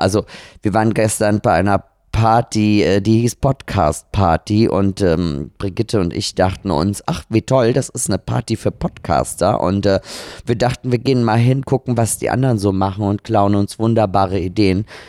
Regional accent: Austria; Und ich als Österreicherin, das liegt ja in meinem Gen

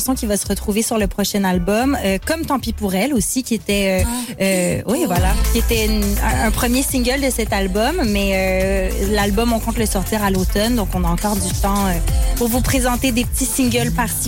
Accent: Quebec, Canada

